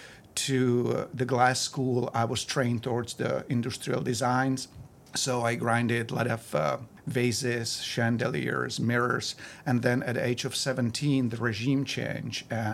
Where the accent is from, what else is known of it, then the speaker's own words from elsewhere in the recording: northern Bohemia, Czechia; English is a second language; So I am originally from Czechoslovakia, currently known as Czechia. I grew up about 20 minutes south of German border, so northern part